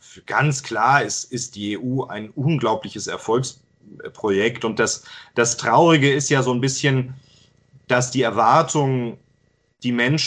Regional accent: Baden-Württemberg, Germany; bei mir im Hotzenwald, im Südschwarzwald, wo ich aufgewachsen bin

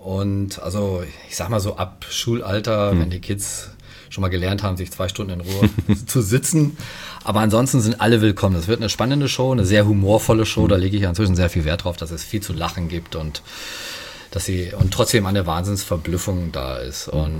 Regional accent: Frankfurt, Hesse, Germany; born there; Nein, zufällig gebürtiger Hesse.

